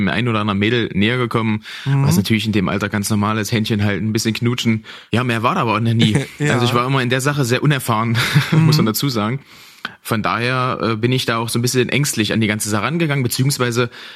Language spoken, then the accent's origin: German; Schönebeck, Saxony-Anhalt, Germany; Also wir kommen beide aus Schönebeck im schönen Sachsen-Anhalt.